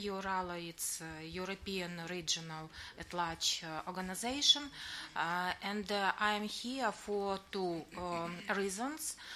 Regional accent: Ukraine; English is a second language; I am also from Ukraine.

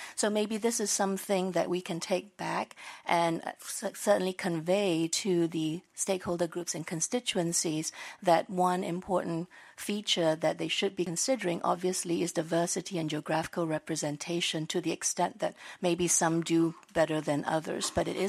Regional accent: Singapore; Perhaps most relevant for this audience, I'm from Singapore.

